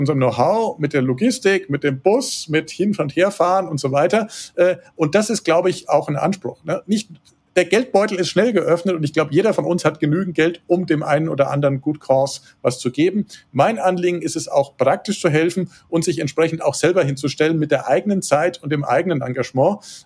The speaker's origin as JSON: {"language": "German", "town": "Würzburg", "region": "Bavaria", "country": "Germany", "tie": "born or raised there", "moved": "as an adult", "said": "Also ich bin gebürtiger Würzburger, ich bin auch aufgewachsen da in der Gegend und bin später mal aus persönlichen Gründen Richtung München gezogen, hatte dort auch meine Firma"}